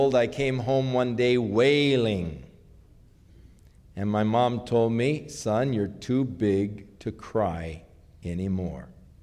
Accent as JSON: {"language": "English", "town": "Ventura", "region": "California", "country": "United States", "tie": "born or raised there", "said": "Years earlier, when I was growing up in Ventura, I was riding my bike home from school."}